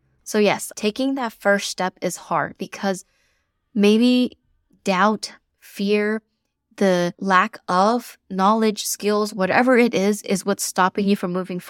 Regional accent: the South, United States; now in North Carolina, United States; I am from the South, living in North Carolina currently

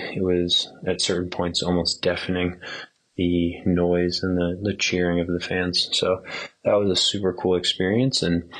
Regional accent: California, United States; I am from Marin County, California.

